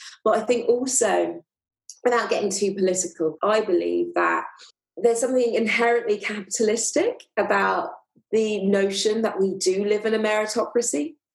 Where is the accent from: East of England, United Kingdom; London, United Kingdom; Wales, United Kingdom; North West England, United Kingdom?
London, United Kingdom; also born or lived in Tehran, Iran; as well as Persian Iranian, and I very much identify as both as well as British. I was born in London. Educationally, I lived part of my childhood or teenagehood in the countryside, other parts in London.